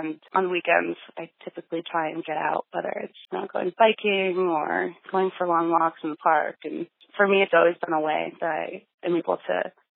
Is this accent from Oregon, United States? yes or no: no; Rhode Island, United States; also born or lived in Boulder; Well, you know, I grew up in Rhode Island and always had a garden.